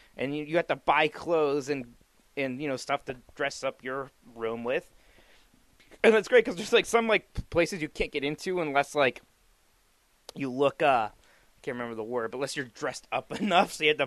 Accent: United Kingdom; We're all British here.

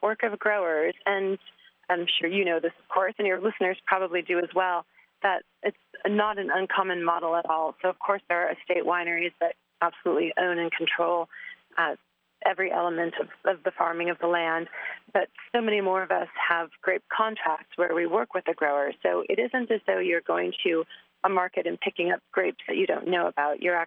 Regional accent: California, United States; So I was raised close to Sonoma County. I grew up in Marin County, which is just the north side of the Golden Gate Bridge.

